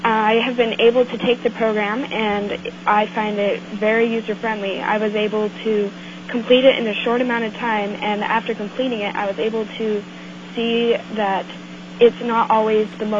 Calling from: Port Heiden, Alaska, United States; I'm calling in from Port Hyden.

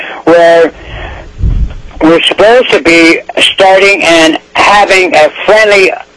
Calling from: Kasilof, Alaska, United States; I'm calling from Kisilov, Alaska, and I'm representing myself.

